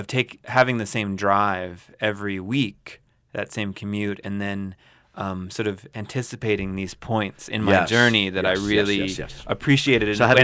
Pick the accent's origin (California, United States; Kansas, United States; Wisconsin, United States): California, United States; I'm from California. I kind of love the heat